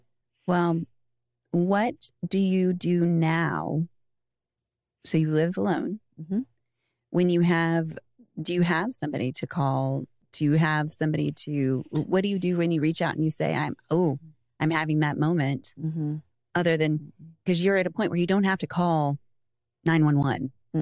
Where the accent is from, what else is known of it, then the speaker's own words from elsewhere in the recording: California, United States; I grew up in California where Costcos were always a thing.